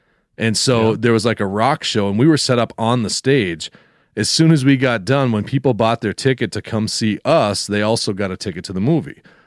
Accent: Cook, Minnesota, United States; Well, the one where I grew up in Cook there, that's the Comet Theater.

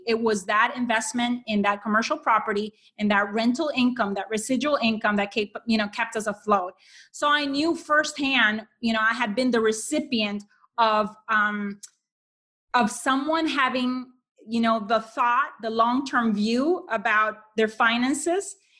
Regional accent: Honduras; now in United States; I'm originally from Honduras. Steve and I came here into the U.S. in 1995.

